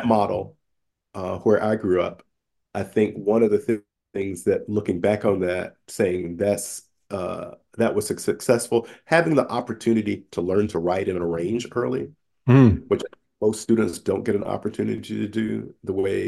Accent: the Carolinas, United States; Always have family there, but yeah, growing up in the Carolinas was a part of my foundation and a memorable part of my musical journey.

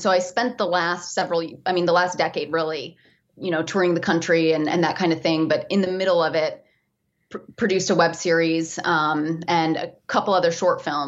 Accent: Michigan, United States; moved away as an adult; now in Los Angeles, United States; I knew I wanted to be in entertainment, but I came from Michigan

